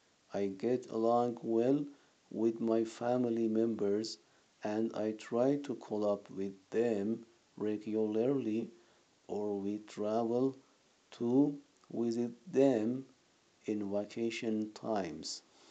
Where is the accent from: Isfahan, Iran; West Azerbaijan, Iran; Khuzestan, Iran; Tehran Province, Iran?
West Azerbaijan, Iran; Naqadeh; born there; English is a second language; now in Tabriz, Iran; I was born in Nagade, one of the beautiful cities of West Azerbaijan. I am 37 years old. I was born at the last day of Mars at 1981.